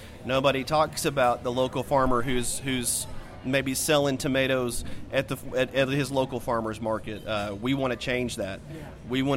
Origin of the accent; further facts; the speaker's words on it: Arkadelphia, Arkansas, United States; I grew up in Arkadelphia. They have a farmers market now.